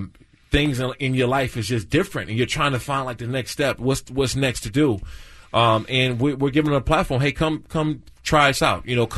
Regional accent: Maryland, United States; also born or lived in Washington, D.C.; And I grew up in Maryland and in Washington, D.C. area.

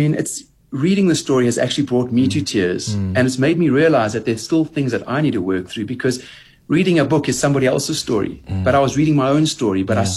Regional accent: South Africa; I'm South African. I can't write Arabic

